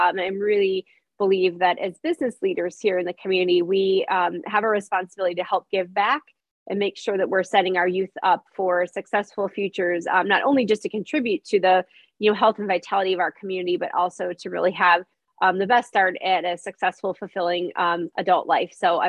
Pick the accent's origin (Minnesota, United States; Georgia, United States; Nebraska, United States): Minnesota, United States; also born or lived in Green Bay, United States; So I was born in Green Bay, but I consider myself to be, you know, for all purposes, a native Minnesotan. I love the Twin Cities, have lived here most of my life